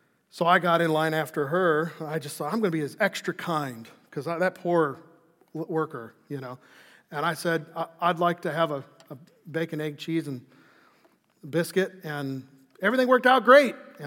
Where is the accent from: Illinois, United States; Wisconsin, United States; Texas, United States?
Illinois, United States; Chicago; I grew up in Chicago during the era of Dennis Rodman in the Chicago Bulls.